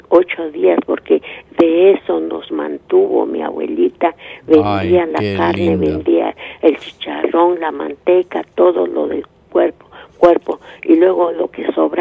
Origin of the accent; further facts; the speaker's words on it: Mexico; moved away; Yo soy de México.